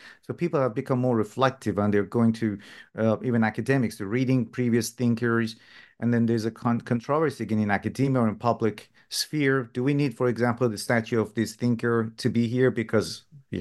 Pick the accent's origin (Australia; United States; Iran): Iran; I'm from Iran myself